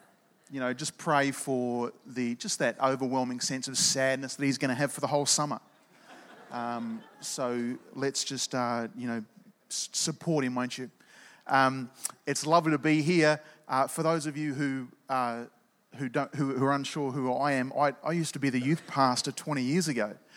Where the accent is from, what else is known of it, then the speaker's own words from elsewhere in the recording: Perth, Western Australia, Australia; I'm actually from Perth. I grew up in Perth and I just happen to be on West Coast.